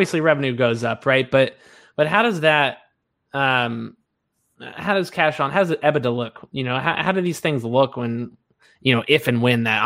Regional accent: Kentucky, United States; And honestly, I'm from Kentucky.

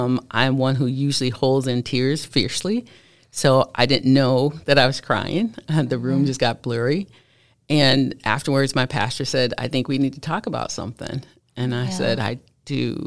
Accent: Chicago, Illinois, United States; I grew up in Chicago, a kid of the 80s, 90s, and went to college in a very small town.

